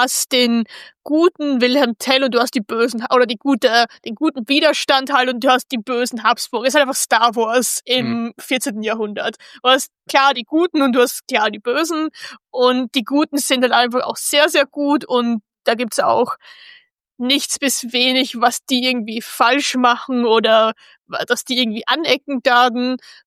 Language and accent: German; Austria; was ich als Österreicherin gar nicht verstehen kann